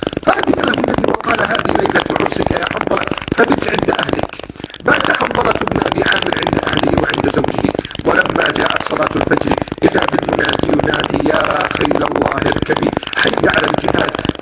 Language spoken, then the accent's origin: Arabic; Egypt; أن تحفظ بلدنا مصر